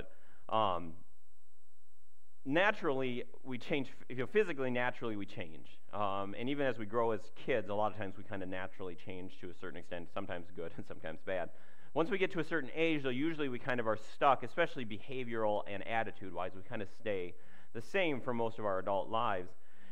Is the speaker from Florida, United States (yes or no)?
no; Minnesota, United States; I was back in Minnesota, back in my hometown